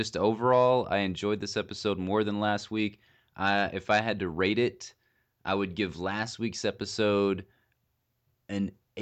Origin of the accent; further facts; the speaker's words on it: the South, United States; because, you know, we're from the South and we think that there's some crazy redneck people around.